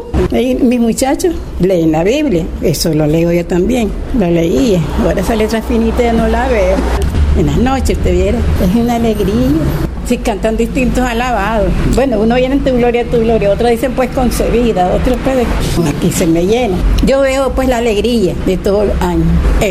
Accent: León, Nicaragua; now in Managua, Nicaragua; Yo nací en León, viví mucho tiempo allá. Después nos venimos aquí a Managua.

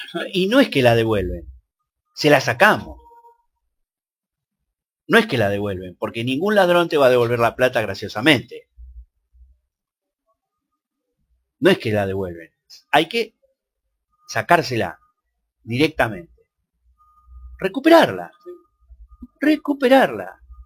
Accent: Argentina; yo me sacrifico por el país porque soy argentino y la celeste y blanca la llevo en el corazón

